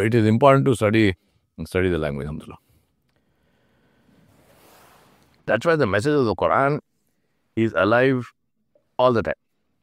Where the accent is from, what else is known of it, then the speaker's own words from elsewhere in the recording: India; I think I'm from India. I know the situation. I know how bad it is.